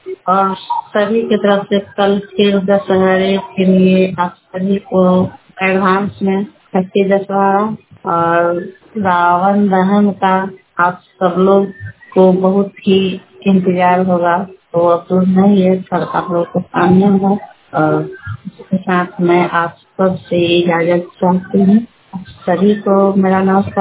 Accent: Lalganj, India; और मैं लालगंज के गौरा मदन सिंह निवासी के रहने वाली हूँ

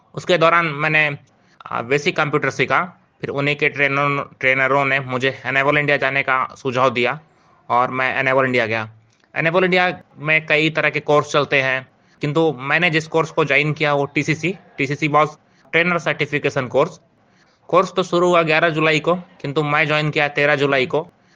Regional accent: Satna, Madhya Pradesh, India; और मैं सतना जिले और मैं मध्य प्रदेश के सतना जिले का रहने वाला हूँ।

